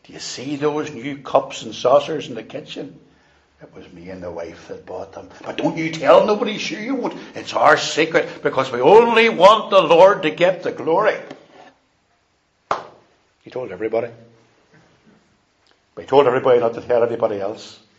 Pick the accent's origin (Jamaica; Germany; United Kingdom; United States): United Kingdom; Bangor; When I was a teenager, growing up in Bangor